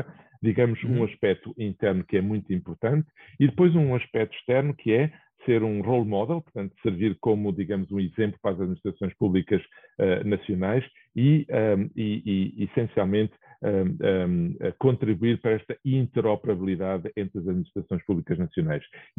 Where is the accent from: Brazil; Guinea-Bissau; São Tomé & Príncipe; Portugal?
Portugal; Aveiro; sabes que eu venho de uma pequena aldeia próximo de Aveiro